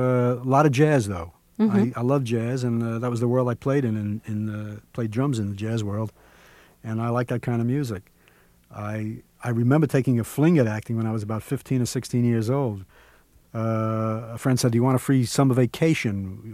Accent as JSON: {"language": "English", "town": "New York City", "region": "New York", "country": "United States", "tie": "born or raised there", "said": "I'm from the Apple, New York. I grew up a combination of places there, Long Island, the Bronx, Manhattan."}